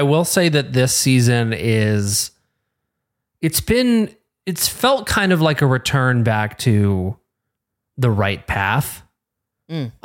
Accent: Midwest, United States; Like, growing up in the Midwest, I always gravitated towards shows that got me out of the Midwest.

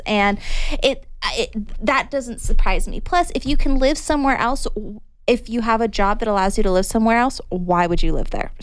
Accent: California, United States; I went to school in the Bay Area. I love the Bay Area. I grew up near the Bay Area.

